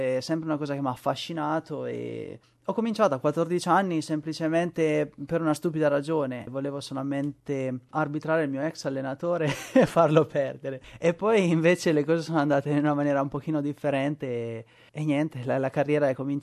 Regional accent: Città di Castello, Umbria, Italy; moved away as an adult; now in Sydney, Australia; Ho 31 anni, sto andando per i 32, vengo da Città di Castello che è nell'Alta Umbria.

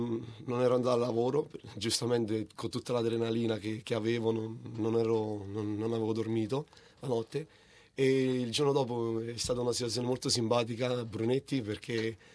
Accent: Raiano, Abruzzo, Italy; In Abruzzo, in provincia dell'Aquila, al centro del mondo.

